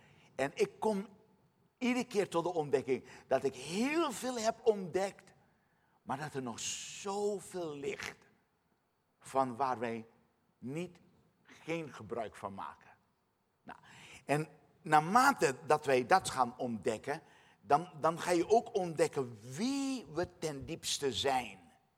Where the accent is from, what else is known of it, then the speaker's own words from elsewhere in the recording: Suriname; U weet waarschijnlijk dat ik uit Suriname kom. Daar ben ik geboren, ben ik opgegroeid.